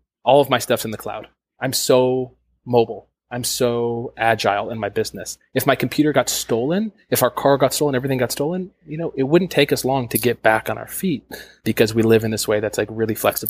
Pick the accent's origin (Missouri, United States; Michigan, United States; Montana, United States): Michigan, United States; I'm from Michigan. She's from Alabama.